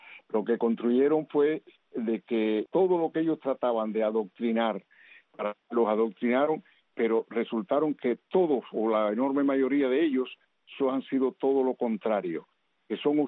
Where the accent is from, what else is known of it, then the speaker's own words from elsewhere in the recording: Cuba; moved away as an adult; en la que yo me eduqué, en la que yo pude prosperar como cubano humilde y que llegué a tener el negocio y todas las cuestiones hasta el año 61 en que salí para el destierro